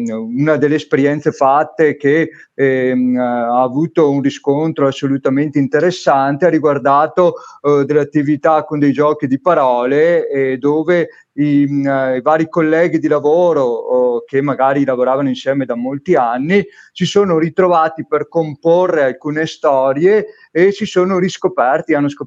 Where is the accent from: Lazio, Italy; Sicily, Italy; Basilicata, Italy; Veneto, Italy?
Veneto, Italy; io sono del Veneto